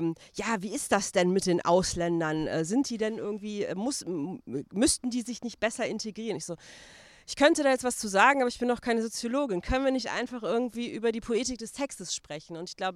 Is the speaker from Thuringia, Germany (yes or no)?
no; North Rhine-Westphalia, Germany; Ich bin im Ruhrgebiet geboren, ich bin im Ruhrgebiet groß geworden.